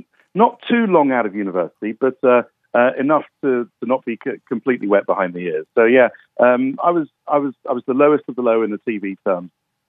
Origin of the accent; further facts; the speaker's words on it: United Kingdom; that seemed a million miles away from me growing up in Europe and the UK.